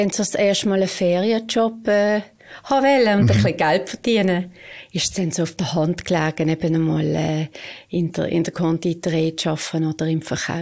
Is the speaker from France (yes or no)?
no; Muttenz, Basel-Landschaft, Switzerland; ich bin hier aufgewachsen, in Muttenz, genau. Aber eben, wie du jetzt siehst, ich bin in Muttenz aufgewachsen und wir haben unsere Bäckerei in Basel gehabt.